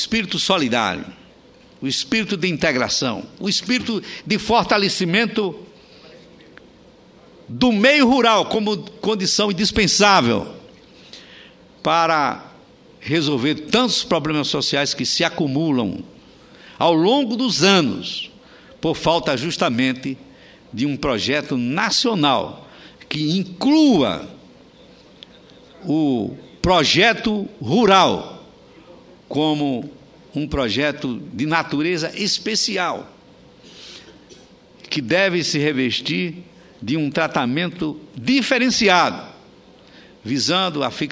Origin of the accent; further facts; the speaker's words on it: Simão Dias, Sergipe, Brazil; sou um homem que nasceu no interior, nasci num povoado, um dos mais pobres de Sergipe, povoado Pau de Leite. Ali é onde fui criado, onde dei os meus primeiros passos.